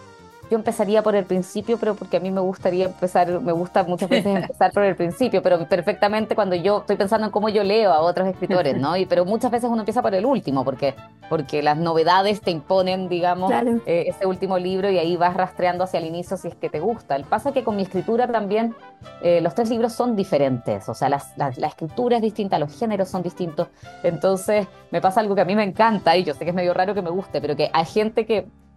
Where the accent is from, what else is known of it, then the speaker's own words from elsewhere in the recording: Chile; aparece mucho más que soy una escritora chilena.